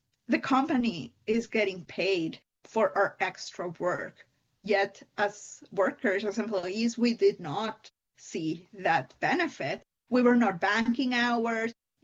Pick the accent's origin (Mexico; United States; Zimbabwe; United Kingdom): Mexico